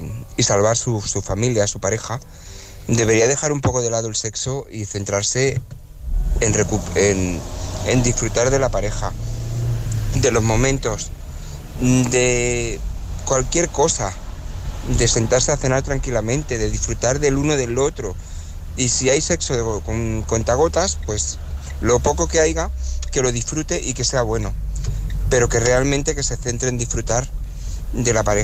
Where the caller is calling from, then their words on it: Barcelona, Catalonia, Spain; de Barcelona.